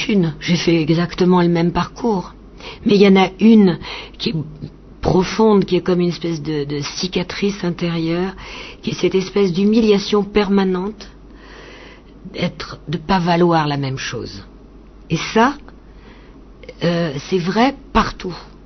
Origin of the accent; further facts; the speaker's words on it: France; j'ai grandi, je suis française, j'ai grandi dans une famille où mon père considérait que ses fils et ses filles, ou plutôt que ses filles et ses fils avaient les mêmes chances.